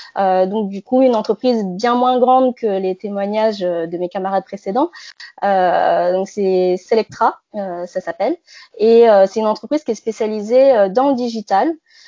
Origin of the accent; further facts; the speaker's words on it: New Caledonia; moi je viens de Nouvelle-Calédonie où je suis née et où j'ai passé mon bac là-bas